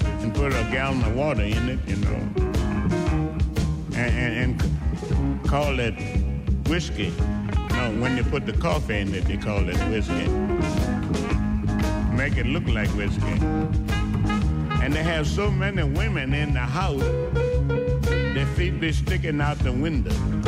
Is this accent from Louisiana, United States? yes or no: yes; New Orleans, Louisiana, United States; Ah, we're going right back in my hometown. Where this bell house business started.